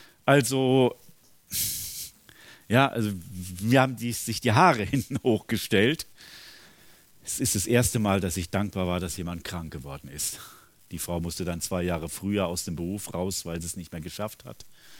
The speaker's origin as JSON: {"language": "German", "town": "Eiserfeld", "region": "North Rhine-Westphalia", "country": "Germany", "tie": "born or raised there", "said": "quer durch die Stadt ans völlig andere Ende, eben dann nach Eiserfeld in meinen Heimatort"}